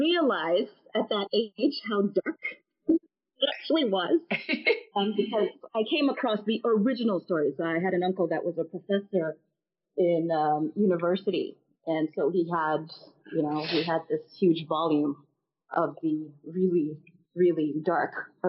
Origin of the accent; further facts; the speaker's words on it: Nigeria; also born or lived in England; So I was born in Nigeria, and I was there until I was, 3 years old, and I lived in England for 3 years until I was six, and then went back to Nigeria.